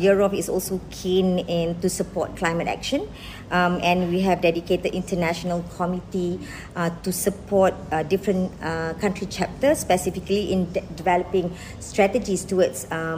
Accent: Taiping, Perak, Malaysia; English is a second language; Well, I'm from Malaysia, born and raised in Malaysia, mm-hmm. and in a small town named Taiping, okay. In a northern state of Malaysia, where the state called Perak.

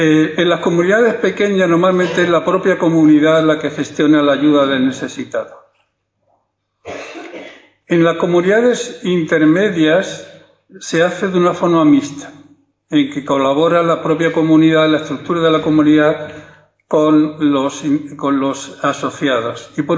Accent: Spain; yo como español y como judío me siento muy orgulloso de Cáritas.

